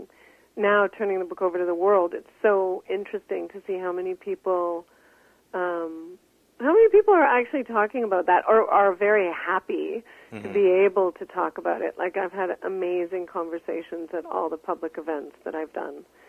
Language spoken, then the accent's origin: English; Canada; I just wanted to have a space for that kind of pleasure in my work as a Canadian writer.